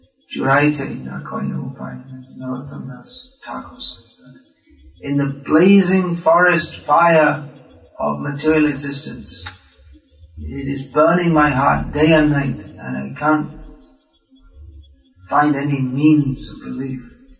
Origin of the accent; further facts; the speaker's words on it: England, United Kingdom; born there; I was born in England, so they call it the English Channel.